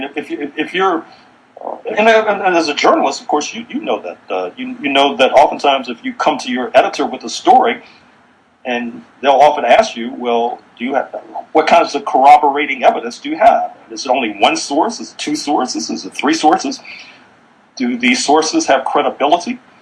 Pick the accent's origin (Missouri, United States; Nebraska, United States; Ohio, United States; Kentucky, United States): Missouri, United States; St. Louis; I was involved in, as a teenager in my hometown of St. Louis, in protests at the appropriately named Jefferson Bank, which had racist hiring practices.